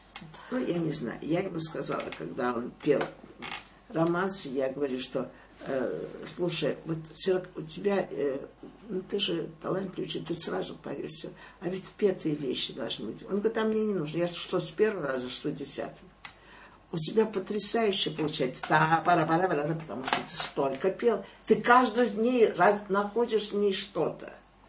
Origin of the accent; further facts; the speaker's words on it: Azerbaijan; Мне кажется, где бы я ни жил, я азербайджанец.